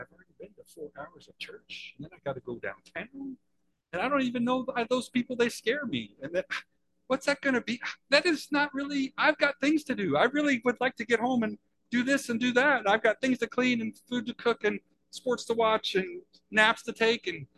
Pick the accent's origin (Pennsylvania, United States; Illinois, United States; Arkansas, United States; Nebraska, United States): Illinois, United States; Decatur; born there; I was born in Decatur, Illinois, blue-collar capital of the world.